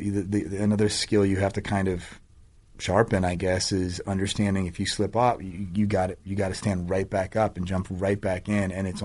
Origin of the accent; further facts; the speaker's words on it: Boston, Massachusetts, United States; I grew up in Boston where there's a lot of, you know